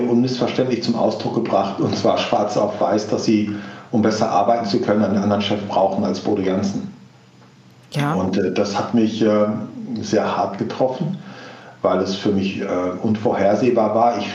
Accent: Lower Saxony, Germany; Ich wollte, ja, als Ostfriese, lieber tot als Sklave

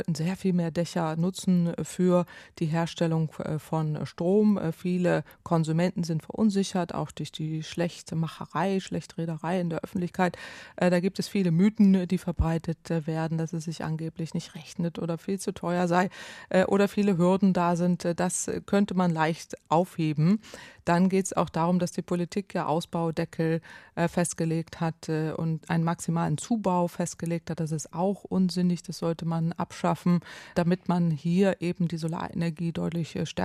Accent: Northwest Germany, Germany; Aber ich komme jetzt aus dem Nordwesten Deutschlands. Da ist es ganz normal, dass jede Menge Windanlagen dort stehen

